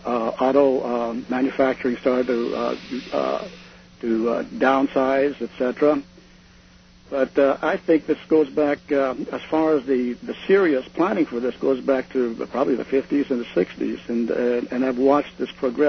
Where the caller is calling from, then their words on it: Brewster, Washington, United States; I'm calling from Brewster, Washington.